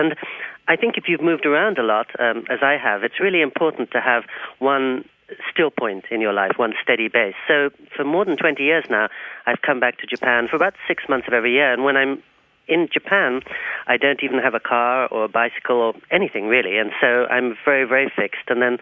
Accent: Oxford, South East England, United Kingdom; It's quite similar, really, to the place where I did grow up, in Oxford, England.

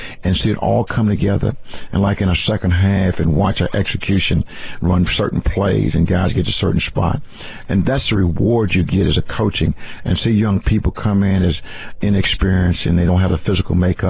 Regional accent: Kentucky, United States; now in Minnesota, United States; it's amazing how many people that I know that are from, say, from Kentucky as a whole and from my hometown that lives in Minnesota.

